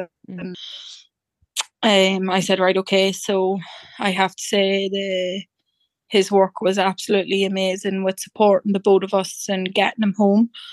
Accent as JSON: {"language": "English", "town": "Dundalk", "region": "Leinster", "country": "Ireland", "said": "I'm from Dundalk in County Louth, and I have one baby"}